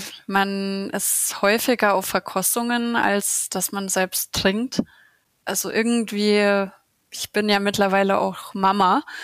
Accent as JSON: {"language": "German", "region": "Bavaria", "country": "Germany", "said": "Ja, also ich bin ja Fränkin"}